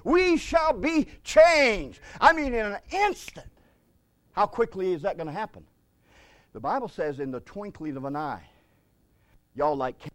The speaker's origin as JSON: {"language": "English", "town": "Detroit", "region": "Michigan", "country": "United States", "tie": "born or raised there", "said": "And I actually grew up in Detroit, Michigan, growing up as a kid. But my parents and all my heritage comes from Eastern North Carolina"}